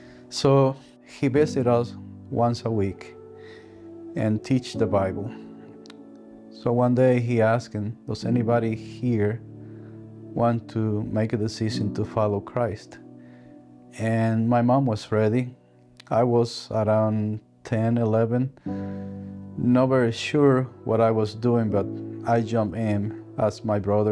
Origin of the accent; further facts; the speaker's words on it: Dominican Republic; English is a second language; I grew up in Dominican Republic on top of the mountain.